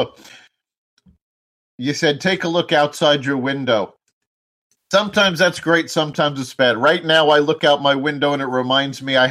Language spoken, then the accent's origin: English; New York City, New York, United States; I grew up in New York City, and I have always found the majesty of the city inspiring.